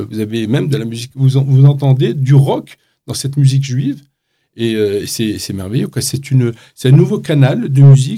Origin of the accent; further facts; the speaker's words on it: La Goulette, Tunis Governorate, Tunisia; born there; Moi-même, je suis né à la Goulette, à Tunis